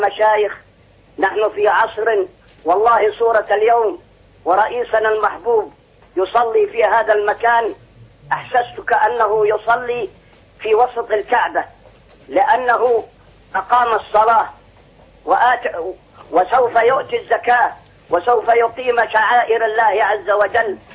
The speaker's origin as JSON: {"language": "Arabic", "country": "Egypt", "said": "وانا مصري"}